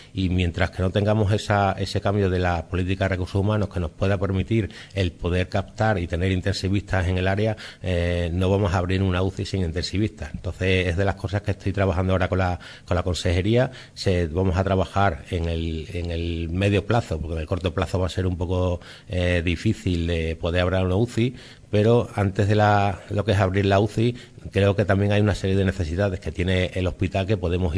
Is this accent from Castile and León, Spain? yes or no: yes; Castile and León, Spain; que yo vengo de Castilla y León